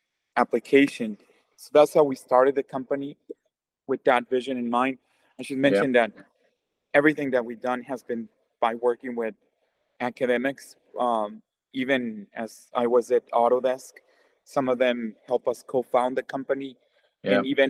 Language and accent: English; Mexico; moved away as an adult; So, I'm originally from Mexico, where I did my undergrad.